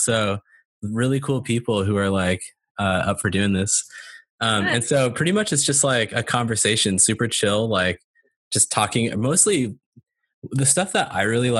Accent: California, United States; One note to make about Keely is she's based out of Montana and I'm from California

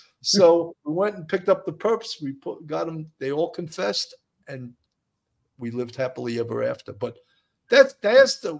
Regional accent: Midwest, United States; I'm from the Midwest, and my cop friends and family are different.

